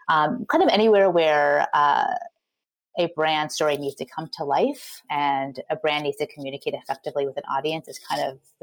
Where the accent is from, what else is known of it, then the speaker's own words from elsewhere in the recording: New York, United States; now in Portland, United States; I am a New Yorker born and bred. I have recently moved out to the West Coast. I'm now in Portland, Oregon.